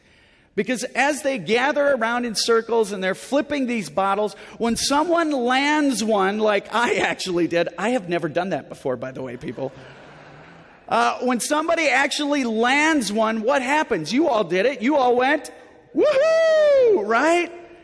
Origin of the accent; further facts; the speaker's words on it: Midwest, United States; But I grew up in the Midwest, and things were different back in my day.